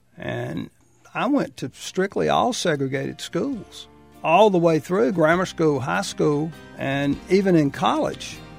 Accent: Burlington, North Carolina, United States; several of them were from my hometown of Burlington.

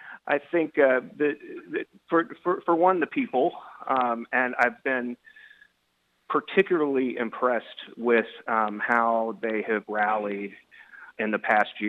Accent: Little Rock, Arkansas, United States; This is my hometown. I grew up in Little Rock.

